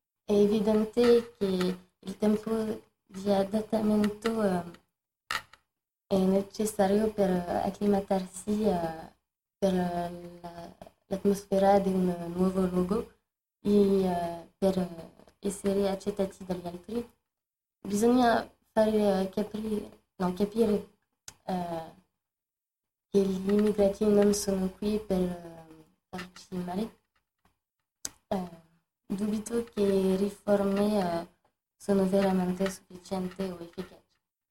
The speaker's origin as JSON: {"language": "Italian", "country": "Philippines", "second_language": "Italian", "moved": "yes", "said": "questa situazione mi fa rimpianto il mio paese, che è le Filippine. È un magnifico paese e rimpianto molto il mio paese"}